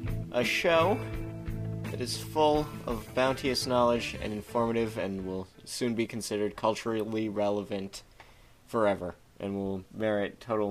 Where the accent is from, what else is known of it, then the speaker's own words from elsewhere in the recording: Canada; Hey, I'm from Canada.